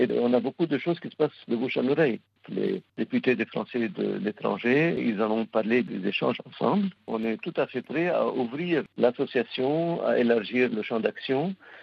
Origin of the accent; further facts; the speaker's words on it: France; nous avons en tant que Français de l'étranger